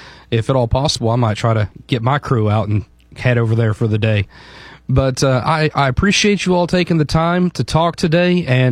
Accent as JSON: {"language": "English", "region": "Ohio", "country": "United States", "tie": "born or raised there", "said": "See, I grew up in Southern Ohio. I used to fish Tycoon and Timber Ridge and Vesuvius all the time."}